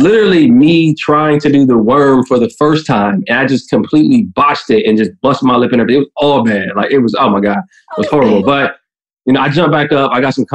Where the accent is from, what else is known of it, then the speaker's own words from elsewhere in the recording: Midwest, United States; I'm from the Midwest too. I say folks all the time.